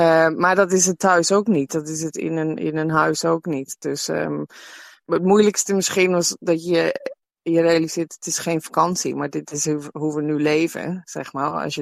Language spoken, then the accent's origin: Dutch; Netherlands; ik kom dus uit Nederland en mijn partner komt uit Ierland.